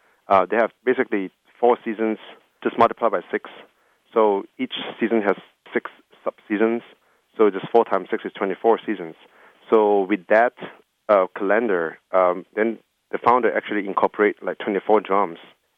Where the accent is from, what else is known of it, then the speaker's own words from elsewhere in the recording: Malaysia; I'm from Malaysia, and I've been studying engineering since high school.